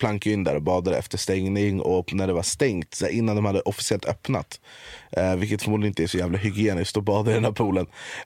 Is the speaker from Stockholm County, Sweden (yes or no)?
yes; Jordbro, Stockholm County, Sweden; Men jag är så jävla tacksam för min uppväxt i Jordbro.